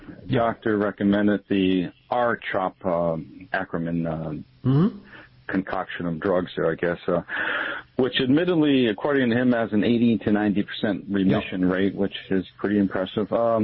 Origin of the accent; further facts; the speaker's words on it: Phoenix, Arizona, United States; Phoenix, Arizona.